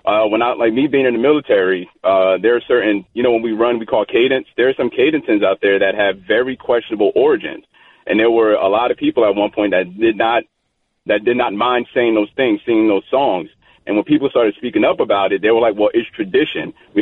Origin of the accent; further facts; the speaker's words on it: Northeast, United States; I'm from the Northeast, so college football really doesn't resonate that much with us.